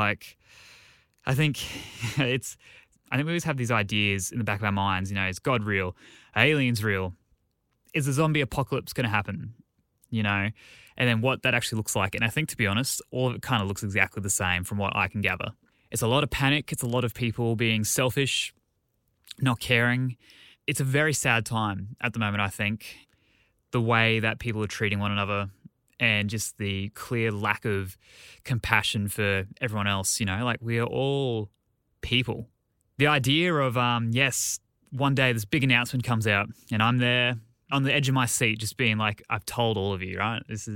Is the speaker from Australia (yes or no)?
yes; Australia; as an Australian.